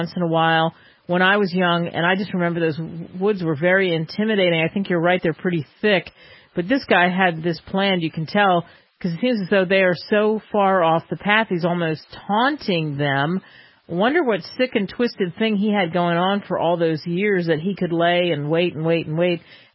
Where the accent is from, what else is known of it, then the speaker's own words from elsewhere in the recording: East Coast, United States; And you know, I grew up on the East Coast.